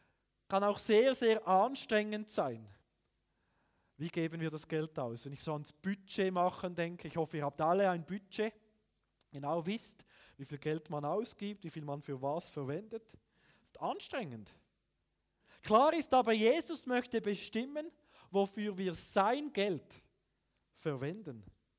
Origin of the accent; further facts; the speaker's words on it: Switzerland; Und ich muss sagen, mich als Schweizer beschämt ein solcher Vers.